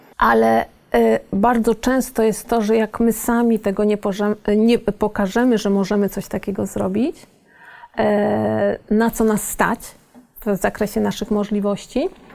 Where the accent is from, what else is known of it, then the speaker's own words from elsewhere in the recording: Lower Silesian Voivodeship, Poland; Ja jestem z okolic Wrocławia.